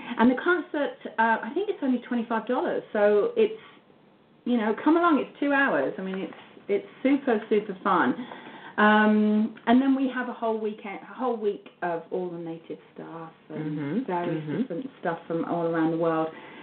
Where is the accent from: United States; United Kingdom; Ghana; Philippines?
United Kingdom; England; I am English.